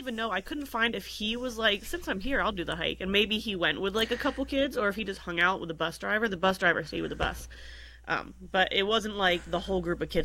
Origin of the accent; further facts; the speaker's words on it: Appalachia, United States; accent: Appalachian; It's regional. It's Appalachian up here.